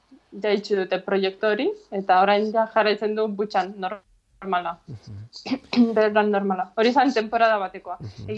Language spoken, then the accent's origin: Basque; Ivankiv, Kyiv Oblast, Ukraine; Basque is a second language; moved away; leno, bizi nintzen, Iban Kiben, berez han jaio nintzen